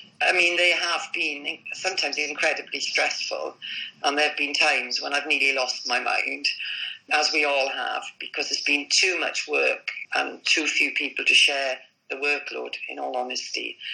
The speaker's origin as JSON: {"language": "English", "country": "United Kingdom", "said": "Because we are still British citizens."}